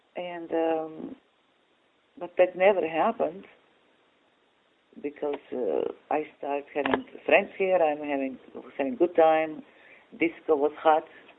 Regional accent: Split, Split-Dalmatia County, Croatia; English is a second language; now in San Pedro, United States; 1980, the moment I came in San Pedro, I felt at home because my hometown split. It's a very similar weather, except we do have cooler winter.

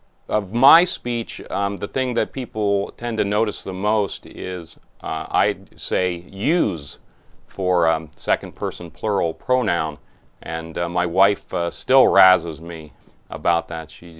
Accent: Pennsylvania, United States; also born or lived in York, Pennsylvania; So, I was born in York, Pennsylvania. That's about 3 counties west of Philadelphia. And when I was between 1 and 2 years old, my parents moved 30 miles east to Lancaster County. And I lived in Lancaster County until I was about 20.

